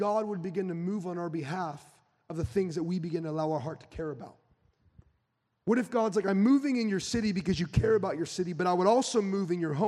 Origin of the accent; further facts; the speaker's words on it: California, United States; I mean, I'm from NorCal. I know how that all works.